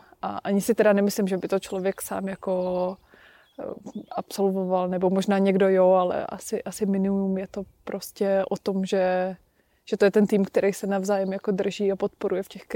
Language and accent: Czech; Červený Kostelec, Hradec Králové Region, Czechia; A pak jsem chodila do dětského oddílu u nás doma v Červeném Kostelci, který je takový na obecnou sportovní přípravu.